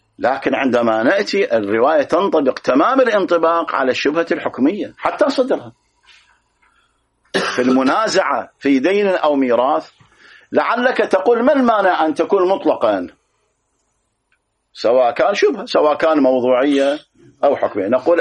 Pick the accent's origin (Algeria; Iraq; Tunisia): Iraq; الآن المحاكم الآن اللي عندنا في العراق تورث الآن